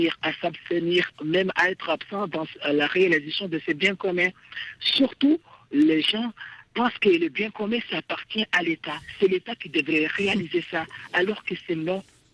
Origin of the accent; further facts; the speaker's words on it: Comoros; Chez nous aux Comores, dans partout aux Comores, que ce soit en ville ou au village